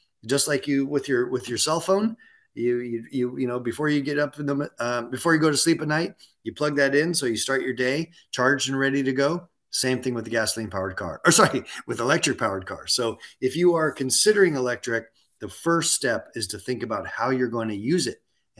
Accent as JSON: {"language": "English", "country": "Canada", "tie": "born there", "said": "I was born in Canada, so I know cold temperatures"}